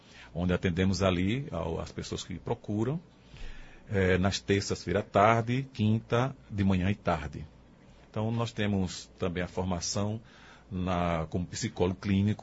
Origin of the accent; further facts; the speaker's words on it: Recife, Pernambuco, Brazil; now in Afogados da Ingazeira, Brazil; nós estamos aqui residindo agora em Afogado da Ingazeira, eu sou natural de Recife, onde tive a minha formação, né? Em uma faculdade particular do Recife.